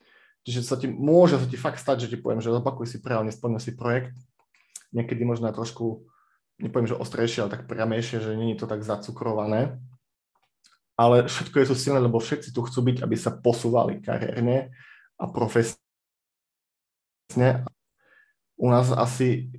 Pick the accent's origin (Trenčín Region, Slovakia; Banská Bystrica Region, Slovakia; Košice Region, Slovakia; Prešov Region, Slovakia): Košice Region, Slovakia; Košice; ja som Košičan, ale momentálne už pôsobím v Spiske Novej Vsi, čiže už a ja dochádzam.